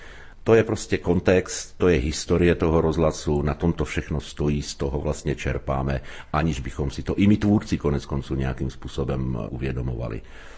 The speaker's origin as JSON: {"language": "Czech", "country": "Slovakia", "tie": "born there", "second_language": "Czech", "lives_now": "Czech Republic", "said": "protože jsem se narodil na Slovensku, ale za těch 23 let jsem se naučil češtinu velice citlivě vnímat"}